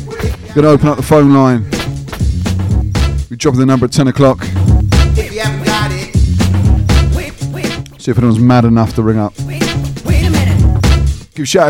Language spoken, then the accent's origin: English; Portsmouth, South East England, United Kingdom; I'm from Portsmouth area originally